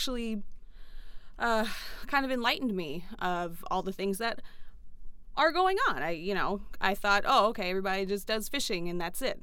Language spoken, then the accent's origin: English; Atlanta, Georgia, United States; I'm actually from Atlanta originally. So